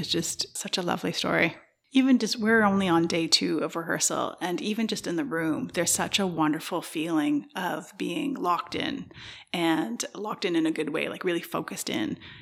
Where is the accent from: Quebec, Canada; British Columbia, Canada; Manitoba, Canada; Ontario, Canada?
Ontario, Canada; Brockville; I knew of it because Michael Healy was also from Brockville and I was from Brockville.